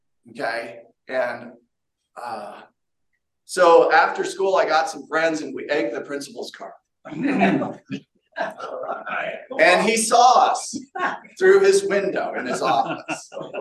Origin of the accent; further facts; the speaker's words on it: Littleton, Colorado, United States; also born or lived in Coral Gables, Florida; In 1963, they packed up and moved to Littleton, Colorado, where I was ra